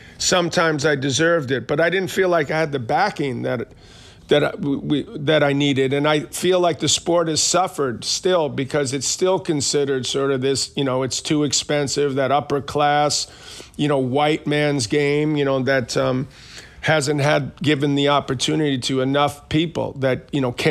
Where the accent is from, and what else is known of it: Queens, New York, United States; born or raised there